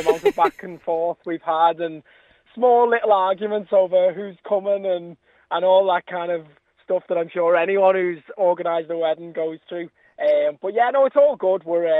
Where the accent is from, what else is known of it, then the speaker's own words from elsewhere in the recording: Liverpool, North West England, United Kingdom; it's kind of a tip of the hat to those times growing up in Liverpool.